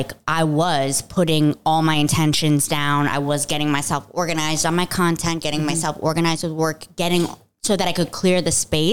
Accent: Virginia, United States; And it's funny because I'm from Nova, Northern Virginia.

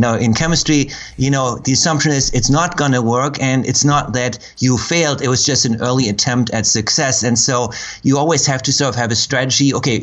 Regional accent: Germany; English is a second language; from growing up in Germany

